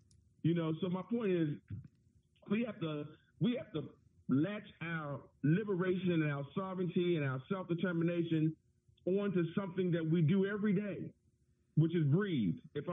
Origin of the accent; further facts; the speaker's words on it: Guyana; I'm English. You were English? What you mean you English? Yeah, I'm from Guyana, and Guyana, British Guyana